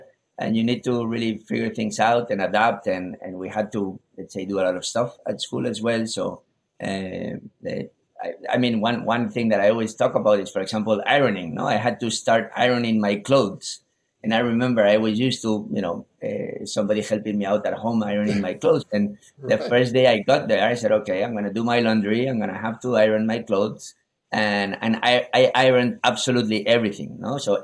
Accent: Spain; English is a second language; So I'm Spanish, based in Spain. I grew up in Spain, actually. But I spent my last year of high school in the States to learn English

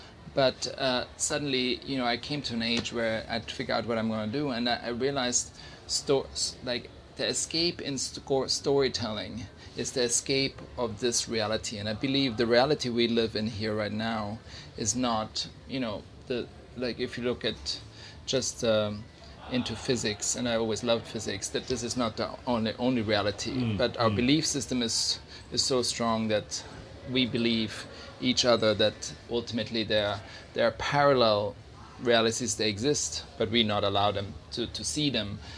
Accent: Switzerland; I grew up in Switzerland in the mountains, and I didn't have a lot of friends growing up. It was very sort of isolated.

